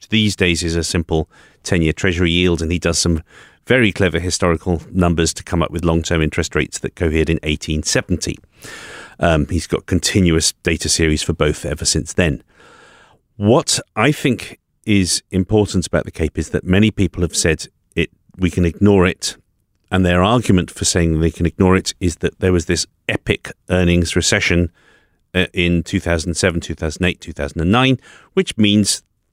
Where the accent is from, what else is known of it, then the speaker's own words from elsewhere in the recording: United Kingdom; She ran, ran my home country throughout my entire youth.